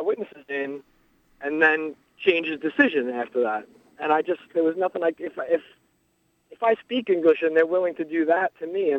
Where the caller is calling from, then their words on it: New York, United States; Hi, I'm from Suffolk County, and I had a case in the family courts here.